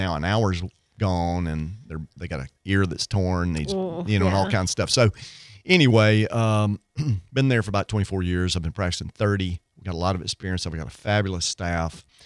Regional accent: Mississippi, United States; I'm from Northeast Mississippi, around

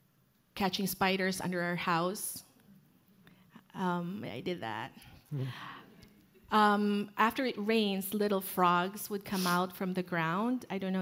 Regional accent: Philippines; moved away as an adult; now in United States; I grew up in the Philippines, and I came here in the States when I was 22. So all of my childhood are in the Philippines. Our house was made of bamboo floors and bamboo walls and a tin roof

